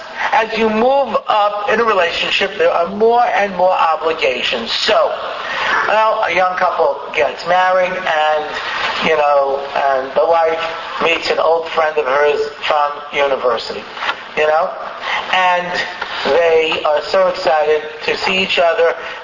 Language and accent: English; New York, United States; I grew up in New York in the 70s, out in the suburbs of Long Island.